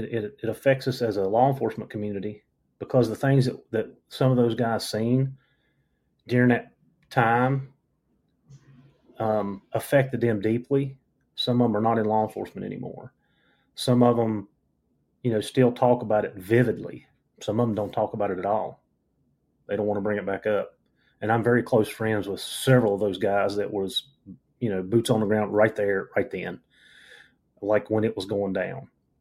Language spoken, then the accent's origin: English; Narrows, Virginia, United States; So Jarrett was from Narrows, my hometown.